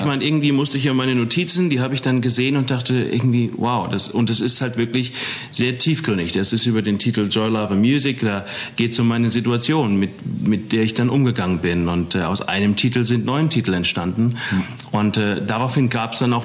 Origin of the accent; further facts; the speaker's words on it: Eppstein, Hesse, Germany; now in Los Angeles, United States; Von Eppstein nach Los Angeles ist es ein weiter Weg.